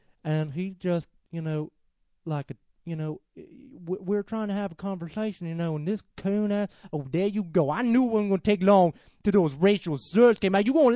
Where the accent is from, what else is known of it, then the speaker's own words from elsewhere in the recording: United States; because I'm an American, I'm a white American